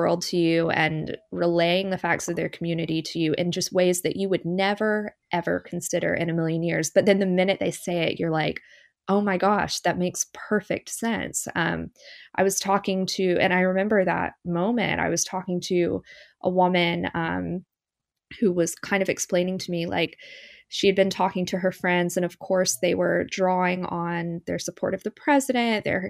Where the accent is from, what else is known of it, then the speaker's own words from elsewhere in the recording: Tuscaloosa, Alabama, United States; I was raised in Tuscaloosa, Alabama, and gun culture was just is so sacred there as it is throughout much of the South.